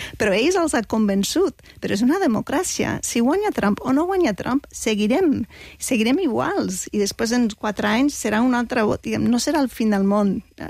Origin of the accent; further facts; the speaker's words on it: California, United States; Jo sóc de Califòrnia, voto en Califòrnia.